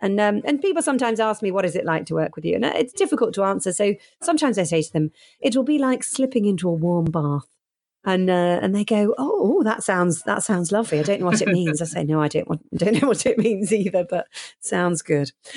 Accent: Sheffield, Yorkshire and the Humber, United Kingdom; You know, I grew up in Sheffield and went to a state school.

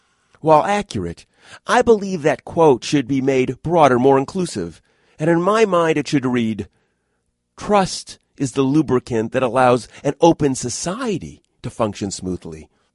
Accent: Detroit, Michigan, United States; even though I grew up in Detroit, I'm not much of a car guy.

